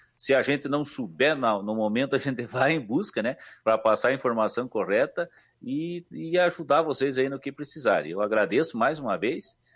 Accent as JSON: {"language": "Portuguese", "region": "Rio Grande do Sul", "country": "Brazil", "said": "Não é somente dizer que eu sou gaúcho, mas eu tenho que respeitar a minha cultura e trabalhar para que isso não morra, né? Porque é a identidade do nosso Rio Grande"}